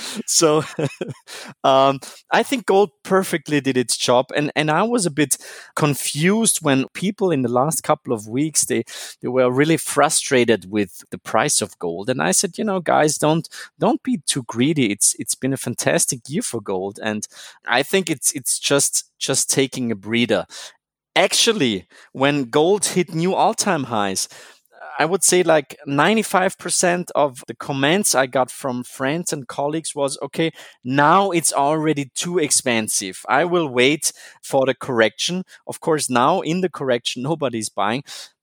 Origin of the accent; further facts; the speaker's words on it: Austria; English is a second language; So I once said, you know, I'm from Austria and for some reason I really enjoy watching Austrian football or soccer, as Americans would say.